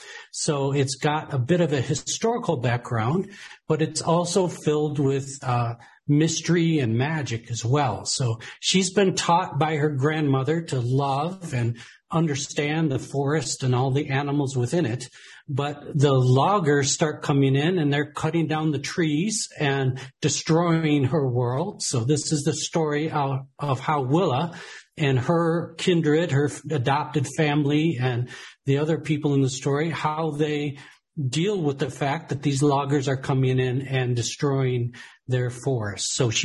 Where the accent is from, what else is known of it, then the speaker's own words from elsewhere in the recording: Michigan, United States; moved away as an adult; now in Asheville, United States; Originally, I was born and raised in Michigan, and I was the founder and CEO of an internet software company there in Michigan and spent many years there.